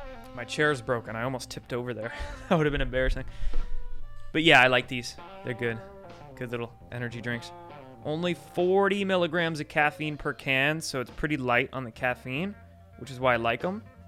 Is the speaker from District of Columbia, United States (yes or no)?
no; Bremerton, Washington, United States; So that's where I grew up. I grew up in the Navy town, Bremerton.